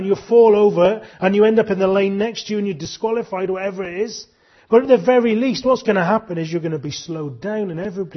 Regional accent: Wales, United Kingdom; We're Welsh, well, most of us are Welsh here this evening, aren't we?

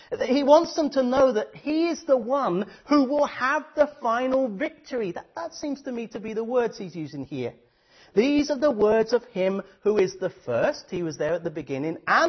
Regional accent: England, United Kingdom; I can say that I'm English, so it's okay.

